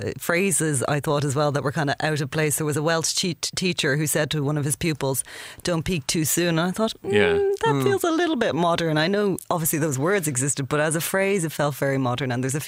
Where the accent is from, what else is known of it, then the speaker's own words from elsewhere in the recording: Ireland; I'm Irish.